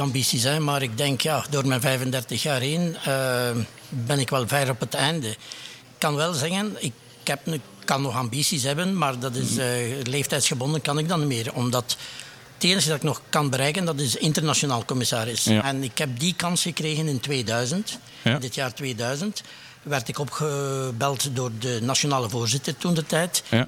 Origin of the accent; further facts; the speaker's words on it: Ninove, Flanders, Belgium; omdat we van Ninove zijn